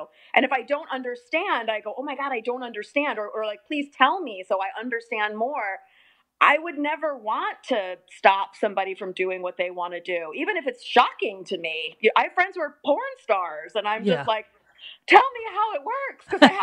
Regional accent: Midwest, United States; I mean, I grew up in the Midwest, so, like, I guess I did.

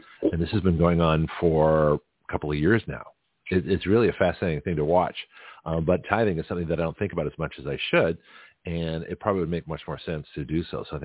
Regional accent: Lexington, Massachusetts, United States; You know, when I grew up around Boston in Lexington

